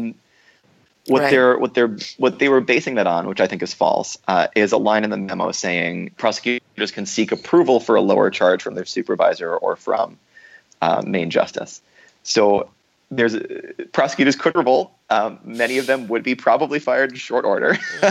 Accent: Georgia, United States; like my home state of Georgia.

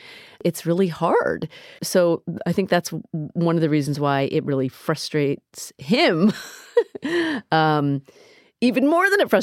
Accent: United States; And while I never thought that I would live that way because I grew up in America.

